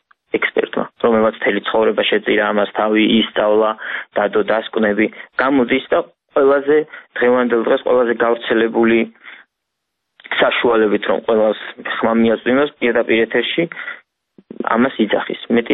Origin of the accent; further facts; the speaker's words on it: Rustavi, Kvemo Kartli, Georgia; მე რუსთავოზე გავიზარდე, რუსთავოზე ვცხოვრობ